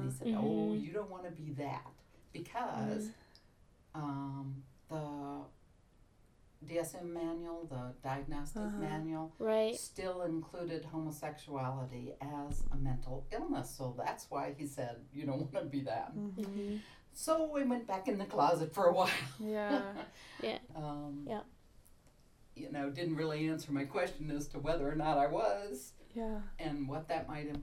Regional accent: Rolla, Missouri, United States; also born or lived in Little Rock; I grew up in Rolla, Missouri. I was born in Little Rock, and so I have family down in that area as well.

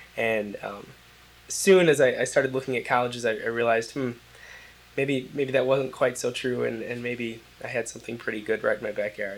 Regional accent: Fitchburg, Wisconsin, United States; I grew up in Fitchburg, Wisconsin, so right outside of Madison, and went to high school in Verona. I grew up on a farm in Fitchburg, my parents' farm just south of here

